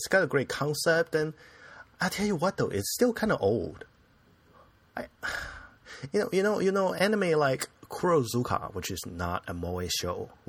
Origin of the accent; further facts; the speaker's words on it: United States; as an Asian guy living in an Asian country, I'm American, son, but with my skin